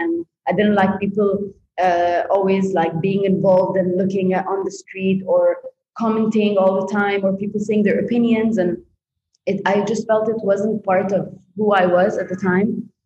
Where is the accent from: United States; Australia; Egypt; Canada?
Egypt; Cairo, Cairo Governorate; it was just the fact that I came from Cairo and the idea or perception of beauty was so different than how Europeans perceive it.